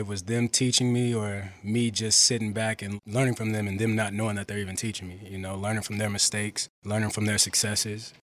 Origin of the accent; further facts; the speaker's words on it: West Coast, United States; I'm from West Coast. What do you expect?